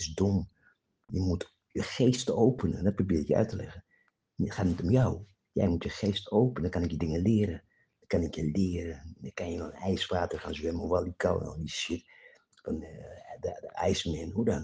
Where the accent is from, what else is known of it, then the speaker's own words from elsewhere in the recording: Klaaskreek, Brokopondo, Suriname; Waar ik vandaan kom in de Klaaskreek, daar is de goudader. Met mijn oma liep ik vroeger door de jungles